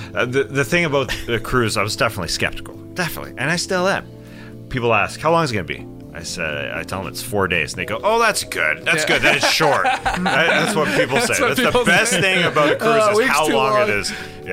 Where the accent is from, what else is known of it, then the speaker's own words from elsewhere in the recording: Canada; I'm from Canada.